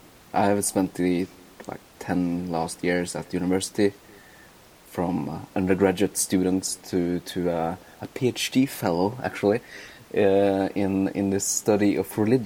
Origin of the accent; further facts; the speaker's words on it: Norway; English is a second language; So yeah, you are from the UK, and I am obviously from Norway, I guess. You can hear.